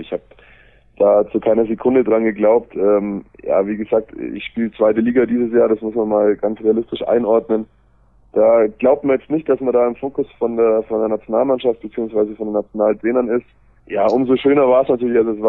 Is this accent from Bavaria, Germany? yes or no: yes; Augsburg, Bavaria, Germany; born there; now in Erlangen, Germany; Dann ist es natürlich so, dass ich gebürtig aus Augsburg komme. Das ist mit dem Auto 1,5 Stunden von Erlangen entfernt.